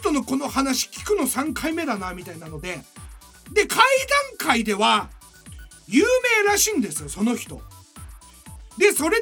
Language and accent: Japanese; Kyoto, Japan; あそうです京都出身ですみたいな、ちょっと関西弁が下手ですけど